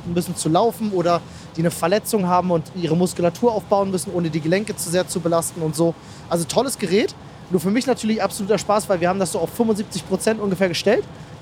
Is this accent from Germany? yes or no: yes; Berlin, Germany; als Berliner